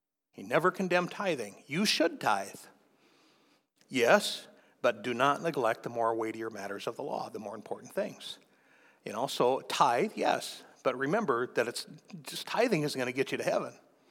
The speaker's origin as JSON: {"language": "English", "town": "Kansas City", "country": "United States", "tie": "born or raised there", "said": "And it was a letter from somebody in my hometown of Kansas City"}